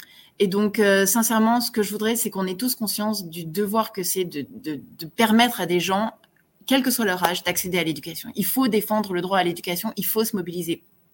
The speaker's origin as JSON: {"language": "French", "town": "Grenoble", "region": "Auvergne-Rhône-Alpes", "country": "France", "said": "d'autant que je suis grenobloise."}